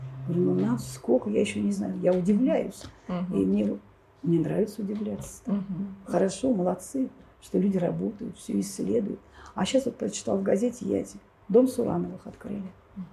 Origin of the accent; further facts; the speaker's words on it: Kolomna, Moscow Oblast, Russia; Я родилась в Коломне, я выросла в Коломне. Это мой город. Это моя улица, я по ней в школу ходила.